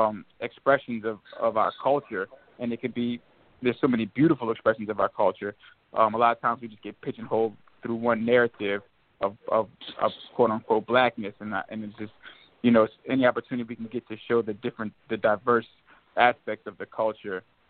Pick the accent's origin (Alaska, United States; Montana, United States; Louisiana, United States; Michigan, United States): Louisiana, United States; New Orleans; moved away; I mean, I think just growing up in New Orleans, you see so much, and it's not really until I left New Orleans